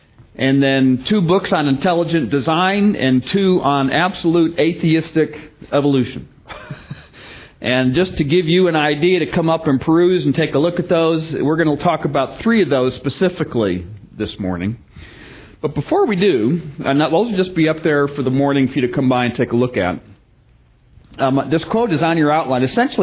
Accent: Chicago, Illinois, United States; I'm originally from Illinois, from Chicago.

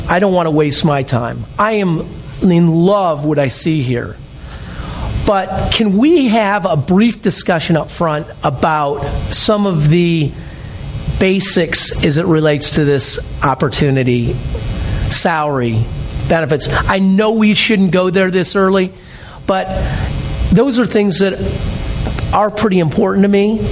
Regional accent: Ann Arbor, Michigan, United States; I'm from Michigan. I was born in Ann Arbor, but I'm not a Michigan fan.

